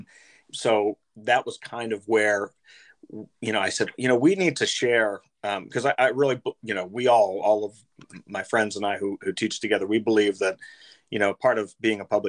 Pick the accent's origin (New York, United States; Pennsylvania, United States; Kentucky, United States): Pennsylvania, United States; Pittsburgh; So, I am a native Pittsburgher. So, I grew up in the North Hills and I married my high school sweetheart from the North Hills, and we currently still live in the North Hills and our kids go to North Hills.